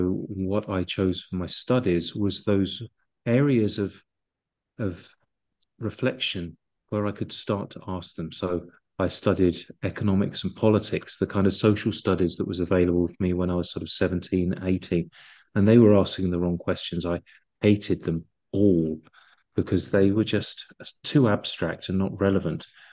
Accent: Brighton, South East England, United Kingdom; a big travel banking company in well, in the world, but their European headquarters in Brighton, in my hometown.

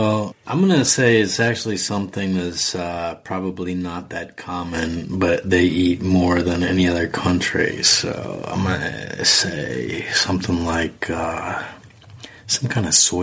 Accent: Australia; We're from Australia.

